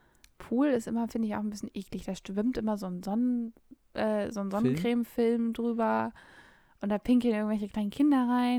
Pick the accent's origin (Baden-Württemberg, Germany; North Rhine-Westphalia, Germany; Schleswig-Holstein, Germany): Schleswig-Holstein, Germany; ich komme ja aus Nordfriesland und wohne quasi direkt am Meer, bin als kleines Kind schon jeden Sommer nach Sylt gefahren